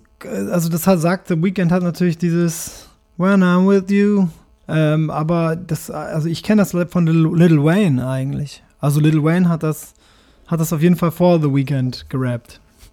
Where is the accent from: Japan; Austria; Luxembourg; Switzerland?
Japan; first language German; meine Mutter ist aus Braunschweig. Also, das heißt, meine Muttersprache ist dann dementsprechend, wenn man das an der Mutter festmacht, Hochdeutsch. Und ich bin ja auch in Japan aufgewachsen. Das heißt, Schwäbisch ist etwas, was ehrlich gesagt erst so mit 11 an mich herangetragen wurde.